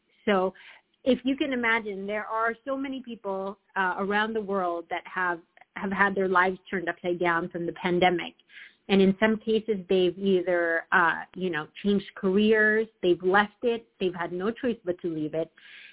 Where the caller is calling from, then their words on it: California, United States; and I'm calling from Southern California.